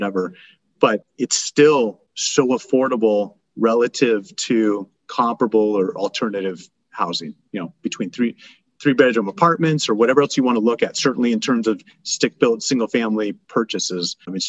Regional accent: Iowa, United States; And growing up, going to middle school, I grew up in Iowa.

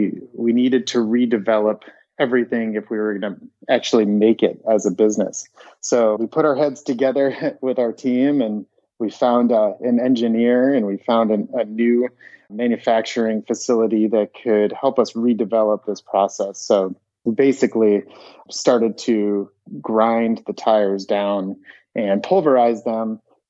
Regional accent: United States; being an American in a foreign land

